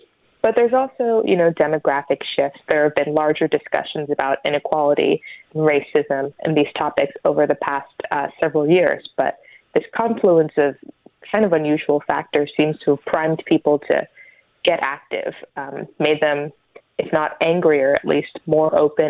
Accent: Richmond, Virginia, United States; I'm actually from Richmond, Virginia, and I was, in fact, in Richmond this weekend

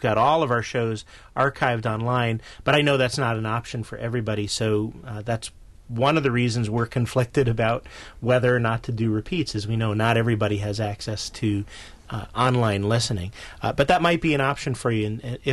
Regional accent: New York, United States; But I'm a New Yorker, so maybe it's that.

